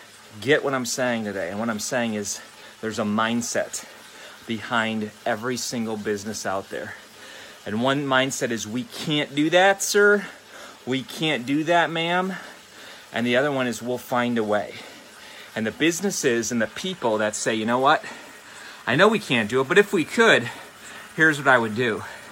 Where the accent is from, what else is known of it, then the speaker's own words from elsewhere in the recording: Wisconsin, United States; We're here in Ohio. There's not a ton of snow. I grew up in Wisconsin. There's quite a bit more than that.